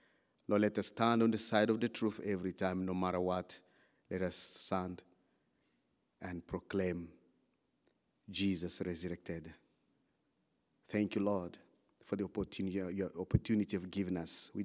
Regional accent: DR Congo; I said, my friend, you're from Somalia, I'm from Congo.

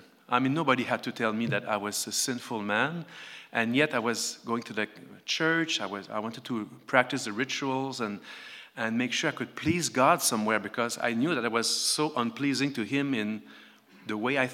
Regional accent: Montreal, Quebec, Canada; also born or lived in Ottawa; So I was not born in Montreal, but grew up in Montreal. French language, obviously, and our faith was Catholic faith, obviously.

